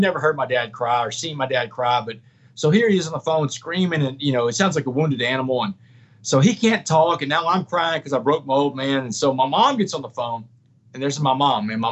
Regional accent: Port Arthur, Texas, United States; the one above my bed where I grew up on Roanoke Street, Port Arthur.

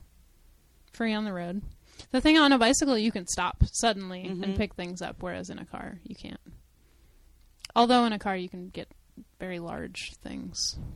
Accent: New York, United States; I grew up in New York.

